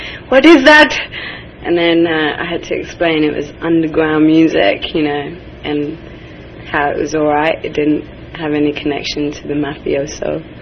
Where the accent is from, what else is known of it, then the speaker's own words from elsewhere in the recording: England, United Kingdom; But, yeah, it's an interesting difference between growing up in England and my cousins growing up in California.